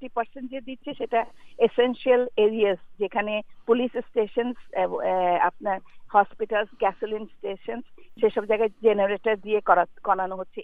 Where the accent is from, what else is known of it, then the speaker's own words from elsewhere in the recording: Dhaka, Dhaka Division, Bangladesh; আমরা তো বড় হয়েছি সত্যিকারের ফ্লাড ঢাকায়, বাংলাদেশে যারা জন্মেছি, তাই না?